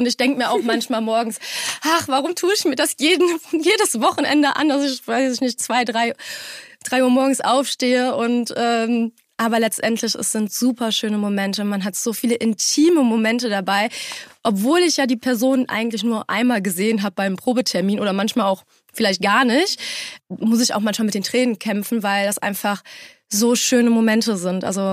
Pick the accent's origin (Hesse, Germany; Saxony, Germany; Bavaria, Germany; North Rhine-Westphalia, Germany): North Rhine-Westphalia, Germany; Aachen; weil ich bin halt ein Öscher Mädchen. Also bei uns ist das halt so. Und ich denke mir so, das ist meine Identität. Ich komme aus Aachen und das darf man auch irgendwie hören.